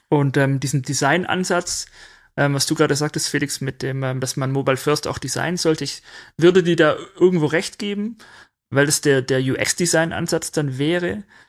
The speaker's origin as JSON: {"language": "German", "region": "Baden-Württemberg", "country": "Germany", "accent": "Swabian", "said": "ich bin Schwabe, ja?"}